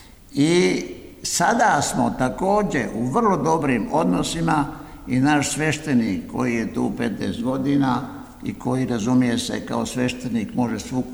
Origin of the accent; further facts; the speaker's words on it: Ravni, Šumadija and Western Serbia, Serbia; moved away as an adult; also born or lived in France; now in Italy; Ja sam rođen kod Užica u Ravnima, tamo sam svršio gimnaziju, učiteljsku školu, pošto sam učio još u Francuskoj i tu me sreća ili nesreća donela i tu se još nalazim